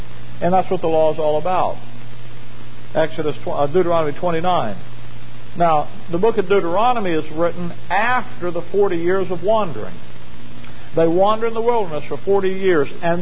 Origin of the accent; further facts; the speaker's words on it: Alabama, United States; moved away; I'm from Alabama. The wintertime just didn't sit with me the first few years we were up here.